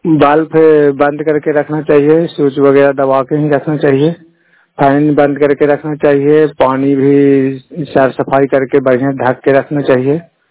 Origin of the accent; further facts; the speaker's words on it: Bihar, India; मैं नालंदा जिला के रहने वाला हूँ, गुड़ापुर पंचायत के निवासी हूँ।